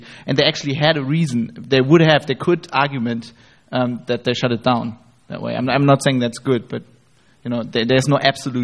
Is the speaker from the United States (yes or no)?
no; Germany; English is a second language; I mean, I come from Germany, which is a very different country.